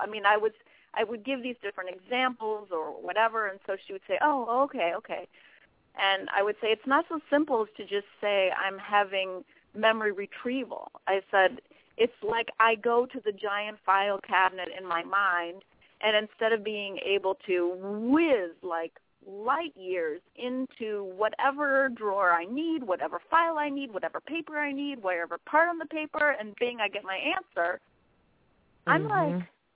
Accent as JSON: {"language": "English", "region": "Wisconsin", "country": "United States", "said": "And I'm from Wisconsin, and you know it snows in Nebraska, it snows in Wisconsin"}